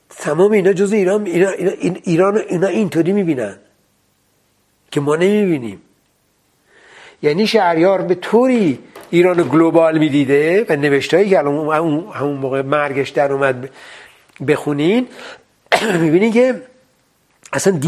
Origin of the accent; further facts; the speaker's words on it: France; فرانسه برای من خیلی مهمه، به دلیل اینکه من دوره بچگیم اونجا بودم، خیلی از مسائل فرهنگیشون تو من رخنه کرده، میدونین، یعنی من گوشت و پوست و استخونم ایرانیه